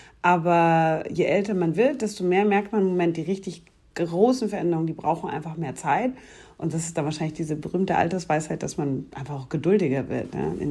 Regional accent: Munich, Bavaria, Germany; born there; Ich bin eine gebürtige Münchnerin, aber keine bayerische Monarchistin.

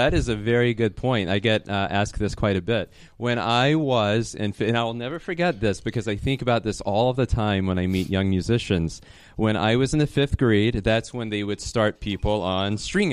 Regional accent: Temple, Texas, United States; Great question. So I'm originally from Temple, Texas, which is a town equally situated between...

